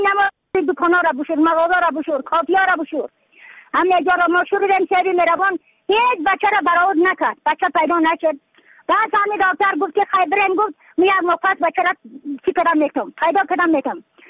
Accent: Badakhshan, Afghanistan; از بدخشان هستم، مرکز بدخشان، ولسوالی اکل پایان، قیره وینگ

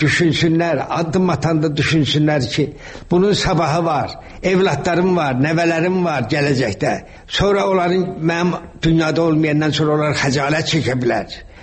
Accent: Shaki, Azerbaijan; Mən uşaqlıqda böyük həyətimiz vardı Şəkidə. Böyük həyətimiz vardı.

